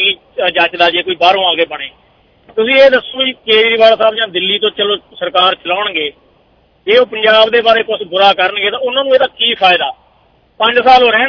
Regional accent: Punjab, India; now in Canada; ਅਸੀਂ ਇੰਡੀਆ ਤੋਂ ਪੰਜਾਬ ਦੇ ਪਿੰਡ ਤੋਂ ਆ ਕੇ ਕੈਨੇਡਾ ਦੇ ਮਿਨਿਸਟਰ ਤਾਂ ਬਣ ਸਕਦੇ ਹਾਂ

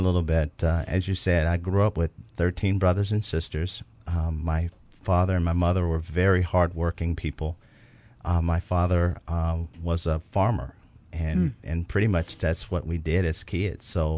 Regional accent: Arkansas, United States; growing up in Arkansas in a place that you would think, you know, not a lot of industrial, you know, places there to work. But we did a lot of farming

